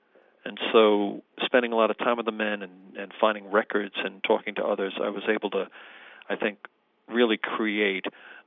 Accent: New York, United States; And I'm from New York, and you and I have an understanding of, say, Willowbrook and some other places in New York State.

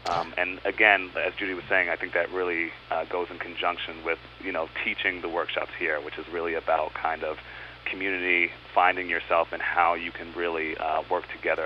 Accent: New York, United States; especially me coming from, you know, growing up in New York, getting some of those traditions

